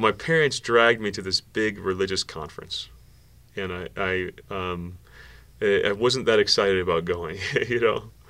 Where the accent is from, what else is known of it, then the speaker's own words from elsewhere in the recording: Ringwood, New Jersey, United States; Ringwood, New Jersey. You know, just nice small town USA.